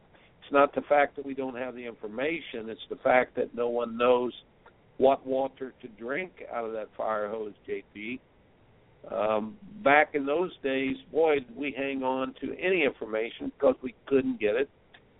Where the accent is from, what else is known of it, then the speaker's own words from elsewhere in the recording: Indianapolis, Indiana, United States; I remember I grew up in Indianapolis, and when the pros came to town once a summer at this club up on the west side of town